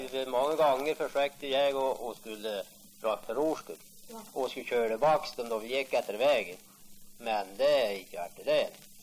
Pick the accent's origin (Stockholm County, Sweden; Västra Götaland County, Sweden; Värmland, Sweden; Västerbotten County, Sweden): Västerbotten County, Sweden; Tärna; då vi säger vi kommer från Tärna